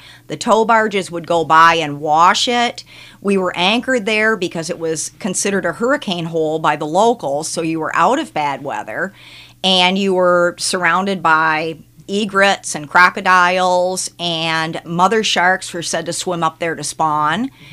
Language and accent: English; Toledo, Ohio, United States; Well, I'm originally from Toledo, Ohio.